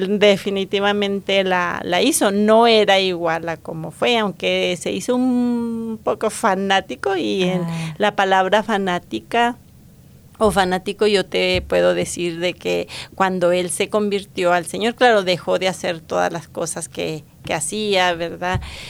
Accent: Colonia Alamillo, Chihuahua, Mexico; de un pueblito muy pequeño de allá de Chihuahua llamado Colonia Alamillo. Ajá. Y es muy, muy entre la sierra, digámoslo así, ¿verdad? Así es que soy de Chihuahua de la Sierra.

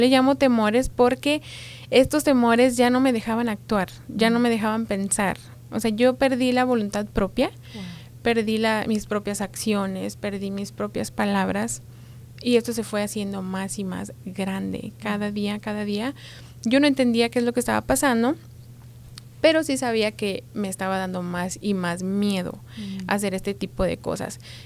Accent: Colonia Guadalupe Victoria, Chihuahua, Mexico; also born or lived in Ciudad Juárez; soy una más de Chihuahua. Una más de Chihuahua. Nací en Ciudad Juárez, uh-huh. Pero crecí en un pueblito muy pequeño. Ajá. Un pueblito pequeño, se llama Colonia Guadalupe Victoria.

